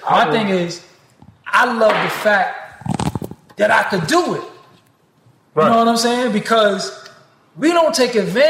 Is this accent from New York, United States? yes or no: yes; Brooklyn, New York, United States; They ain't put no trumped up charges on me because I'm from Brooklyn.